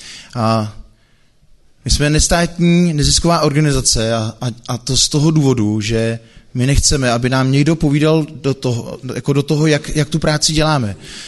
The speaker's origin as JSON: {"language": "Czech", "town": "Pilsen", "region": "Plzeň Region", "country": "Czechia", "tie": "born or raised there", "said": "pocházím z Plzně a já jsem vyrůstal v rodině, která byla rozpadlá"}